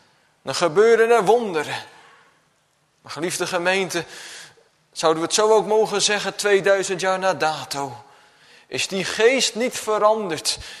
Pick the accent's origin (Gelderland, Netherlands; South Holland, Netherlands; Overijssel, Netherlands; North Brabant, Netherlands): Gelderland, Netherlands; Ik kom zelf van de Veluwe